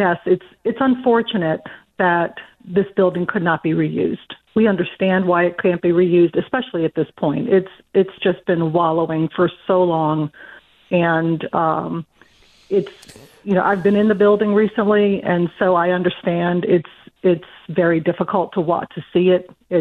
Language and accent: English; New Orleans, Louisiana, United States; I mean, I'm born and raised in New Orleans, but, we've lived in this neighborhood for nearly 30 years.